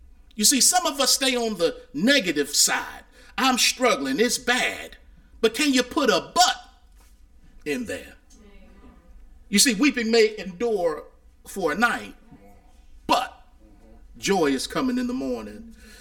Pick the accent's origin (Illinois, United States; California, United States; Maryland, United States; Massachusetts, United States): Maryland, United States; Baltimore; I learned about conjunctions growing up in Baltimore watching cartoons.